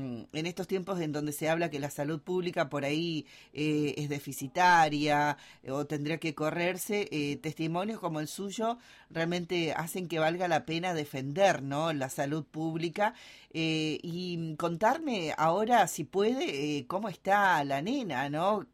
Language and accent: Spanish; Argentina